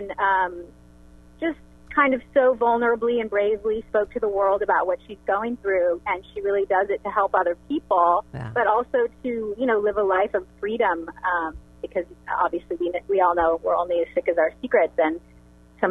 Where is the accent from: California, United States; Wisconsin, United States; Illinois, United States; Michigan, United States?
California, United States; Indio; But, you know, I'm from Indio.